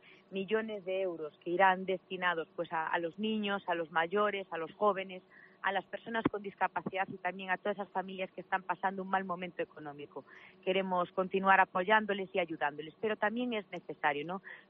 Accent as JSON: {"language": "Spanish", "region": "Galicia", "country": "Spain", "said": "como gallega nos podemos sentir muy orgullosos."}